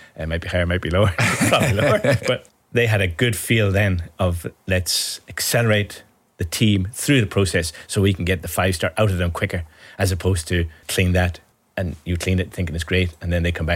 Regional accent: Ireland; I'm from Ireland

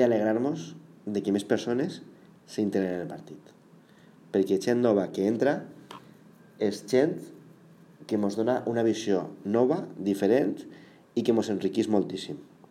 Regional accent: Valencian Community, Spain; per a donar respostes als diferents problemes que tenim els valencians.

